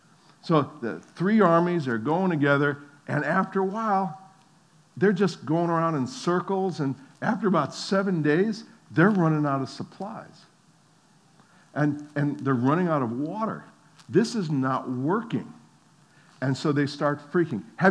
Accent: New Jersey, United States; And of course, not only do I not know Jesus, but I'm from New Jersey.

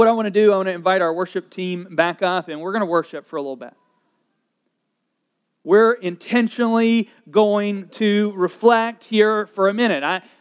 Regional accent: the South, United States; if we grew up in the South like me

